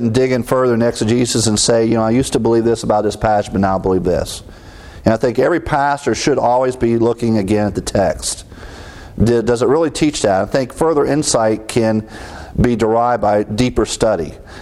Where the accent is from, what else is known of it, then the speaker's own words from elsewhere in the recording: Ohio, United States; My hometown pastor, I refer to Pastor Coe, in a small community chapel in Ohio.